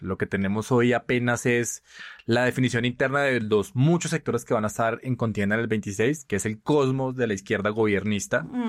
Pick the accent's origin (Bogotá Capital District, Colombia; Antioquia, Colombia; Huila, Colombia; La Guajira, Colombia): Huila, Colombia; Yo le puedo poner el caso del Huila, de donde soy.